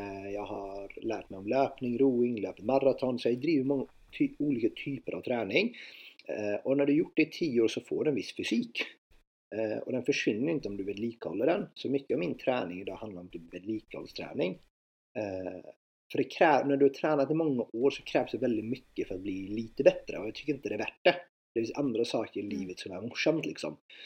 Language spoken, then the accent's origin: Swedish; Sweden; moved away as an adult; now in Norway; När jag flyttade från Sverige. Jag flyttade hit när jag var runt 20. Jag bodde här jag är inne på mitt 14 år nu. Uppvuxen i Sverige, bodde i 17 år.